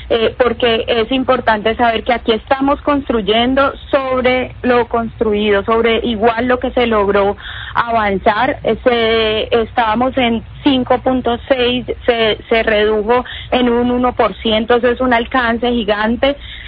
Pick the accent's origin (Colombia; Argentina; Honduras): Colombia; Buga, Valle del Cauca; yo nací en Buga Valle, llegué a Cali a los 16 años a estudiar en la Universidad del Valle.